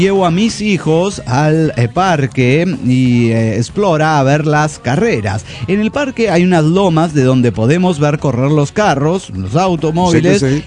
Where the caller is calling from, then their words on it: León, Guanajuato, Mexico; de León, Guanajuato, México.